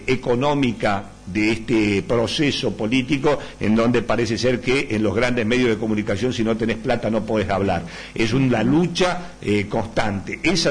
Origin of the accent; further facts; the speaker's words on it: Tucumán, Argentina; Yo soy tucumano, pero no tengo ningún problema, ¿eh?